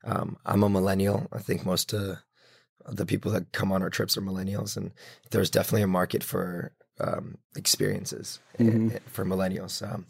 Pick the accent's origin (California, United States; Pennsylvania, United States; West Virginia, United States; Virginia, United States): California, United States; Los Angeles; I'm from Los Angeles, and SoulCycle kind of invited me to New York to do training.